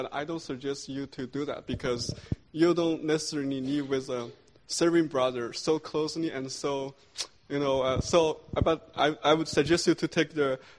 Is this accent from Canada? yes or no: yes; Montreal, Quebec, Canada; I'm from Montreal, Canada.